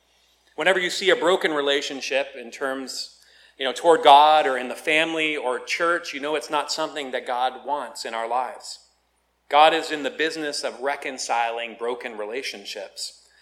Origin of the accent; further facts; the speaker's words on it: Bangor, Maine, United States; Well, growing up in Bangor, Maine, we were talking outside. Someone asked where in Maine I was from. I am from Bangor